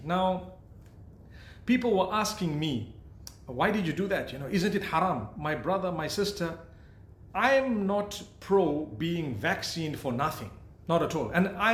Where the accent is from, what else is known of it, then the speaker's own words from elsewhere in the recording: Zimbabwe; So personally, I was born and raised in Zimbabwe.